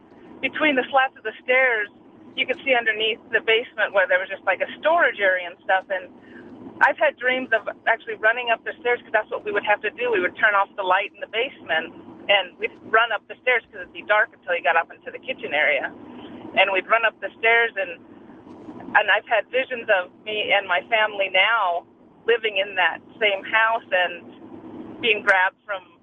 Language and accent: English; Montana, United States; now in Portland, United States; Well, I grew up in Montana, and my parents built the house I grew up in, and the basement was never finished.